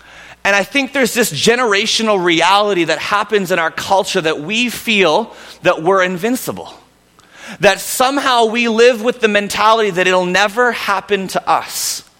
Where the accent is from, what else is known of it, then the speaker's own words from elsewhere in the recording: Vancouver, British Columbia, Canada; now in Alberta, Canada; But growing up in Vancouver, you understand the concept of when it rains, it pours.